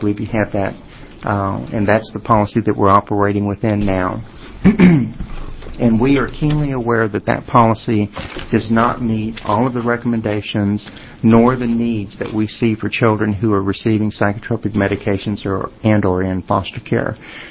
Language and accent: English; the South, United States; And because I'm from the South, let me say to this panel of ladies, Happy Valentine's Day.